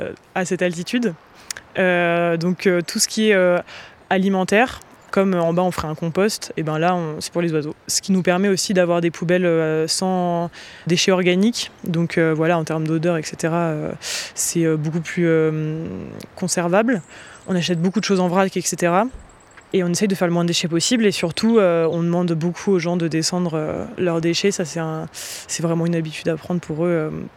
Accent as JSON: {"language": "French", "town": "Les Contamines-Montjoie", "region": "Auvergne-Rhône-Alpes", "country": "France", "tie": "born or raised there", "said": "Moi j'ai grandi au Contamine, donc c'est dans la vallée qui est à côté de Chamonix, dans le Val-Montjoie."}